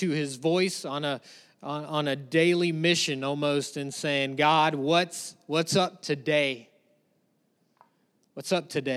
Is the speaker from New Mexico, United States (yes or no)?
no; Virginia, United States; now in Kansas, United States; People ask me all the time, I'm not from Kansas. I grew up in the mountains of Virginia.